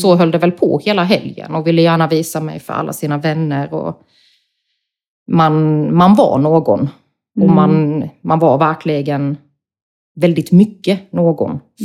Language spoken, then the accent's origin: Swedish; Sweden; i och med att han är utländsk och jag är svensk så kunde han ju...